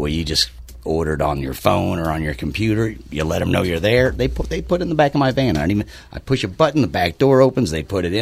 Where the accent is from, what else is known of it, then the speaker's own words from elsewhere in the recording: Alton, Illinois, United States; like as a child, like growing up in Alton